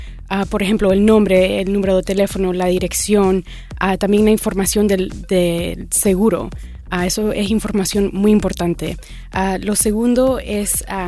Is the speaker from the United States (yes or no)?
yes; United States; born there; Bueno, como le digo, yo nací aquí en los Estados Unidos, pero mis padres son de Nicaragua.